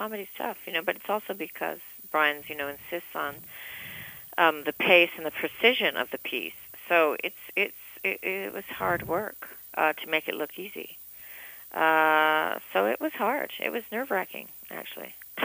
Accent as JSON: {"language": "English", "country": "Canada", "said": "You know, I'm a Canadian gal, and yeah, I'm not anybody's anybody."}